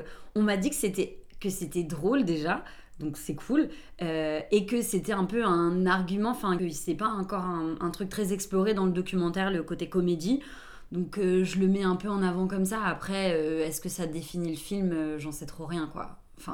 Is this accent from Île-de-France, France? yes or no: yes; Paris, Île-de-France, France; j'ai grandi à Paris dans le 13e.